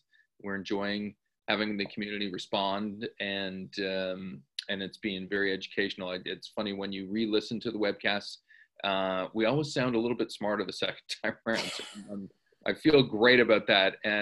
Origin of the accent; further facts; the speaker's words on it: Canada; particularly as a Canadian as well